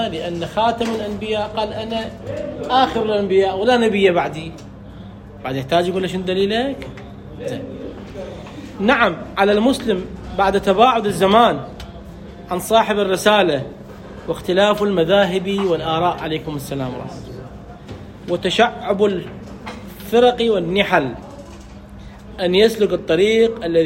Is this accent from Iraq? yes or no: yes; Iraq